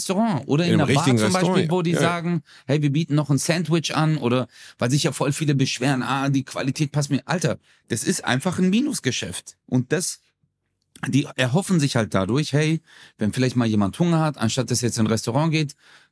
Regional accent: Turkey; ich bin Türke.

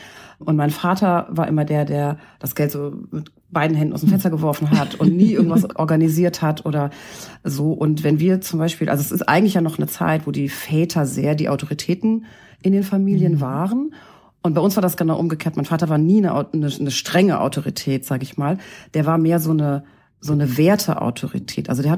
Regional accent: Hesse, Germany; Ich komme aus Westdeutschland. Ich bin in einem kleinen Dorf in der Nähe von Gießen groß geworden. Gießen, die Mittelhessen-Metropole, wie sie diese Stadt selber lobt.

